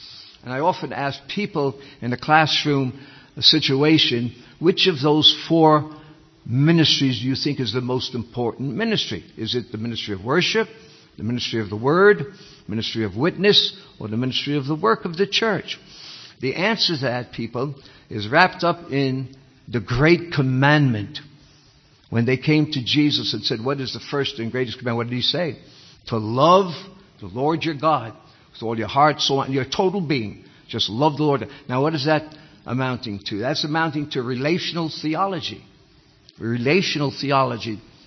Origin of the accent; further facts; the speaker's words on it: New York City, New York, United States; I was born and raised in New York City. I went to church all the time. My mother carried me to church.